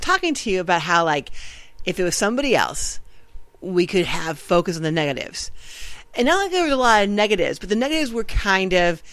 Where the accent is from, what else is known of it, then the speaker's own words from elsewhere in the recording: United States; I'm like, you know, I'm an American. I'm just not built like this.